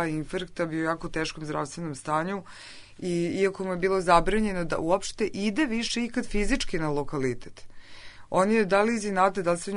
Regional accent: Serbia

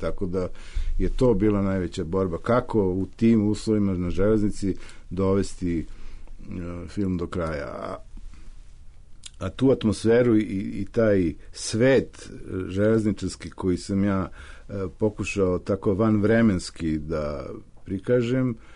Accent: Belgrade, Serbia; mog detinjstva u Košutnjaku, gde je moj deda bio mašinovođa i odakle ja vučem neke uspomene

